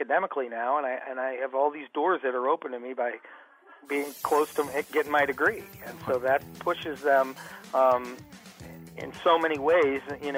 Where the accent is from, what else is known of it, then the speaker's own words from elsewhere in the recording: Midwest, United States; I'm a Midwesterner, so we're more used to it